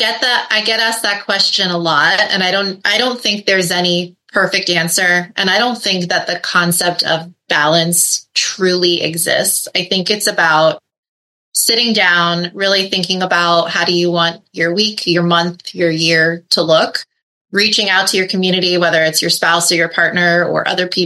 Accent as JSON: {"language": "English", "town": "Dania Beach", "region": "Florida", "country": "United States", "tie": "born or raised there", "said": "So my parents moved down here. So I was born and raised in Dania Beach, you know, really humble beginnings, no lawyers in my family."}